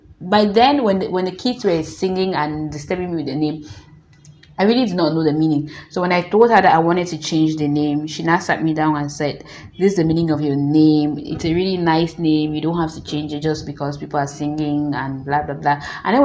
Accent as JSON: {"language": "English", "town": "Kambi", "region": "Northwest Region", "country": "Cameroon", "said": "but actually I'm from Kambi, because Kambi people also bear it."}